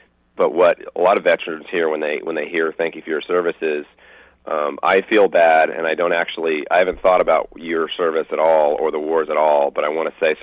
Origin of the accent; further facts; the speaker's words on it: San Diego, California, United States; Even when I grew up in San Diego, which is a very, very much a military town